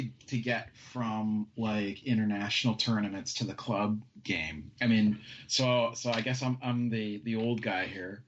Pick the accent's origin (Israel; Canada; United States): Canada; Spryfield, Nova Scotia; I grew up in Spry Fields, which is sort of opposite side, mainland.